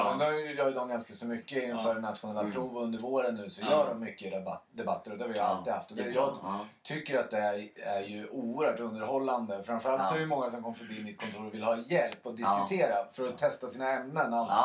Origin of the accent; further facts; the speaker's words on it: Nyköping, Södermanland, Sweden; Jag är ju från Nyköping.